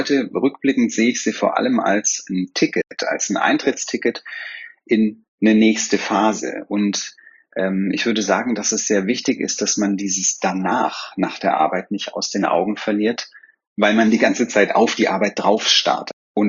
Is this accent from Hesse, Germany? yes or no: no; Baden-Württemberg, Germany; wie man bei mir im Schwabenland sagt, wo ich herkomme.